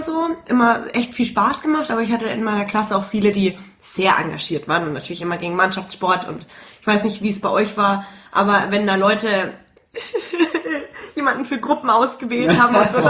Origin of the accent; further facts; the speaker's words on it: Trostberg, Bavaria, Germany; now in Munich, Germany; Wir kommen ja beide aus Trostberg und wohnt jetzt beide in München.